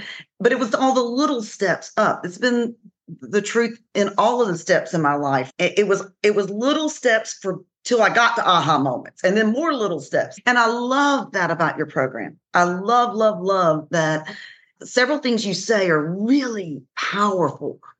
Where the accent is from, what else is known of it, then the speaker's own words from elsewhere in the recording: the South, United States; I didn't fit the boxes that I grew up in the South.